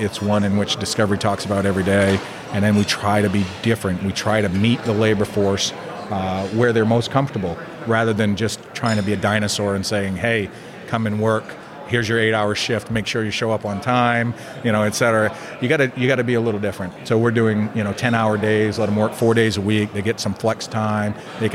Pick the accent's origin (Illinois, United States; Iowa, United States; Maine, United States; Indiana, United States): Maine, United States; moved away as an adult; So I had mentioned to you earlier, I grew up in Maine and I went in the military for a long time. And then after the military, I got out and I found myself in Florida.